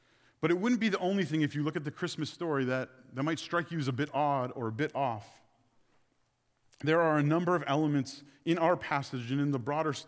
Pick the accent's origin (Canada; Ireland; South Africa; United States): Canada; Sudbury, Ontario; We were still living in my hometown of Sudbury, and I love Sudbury.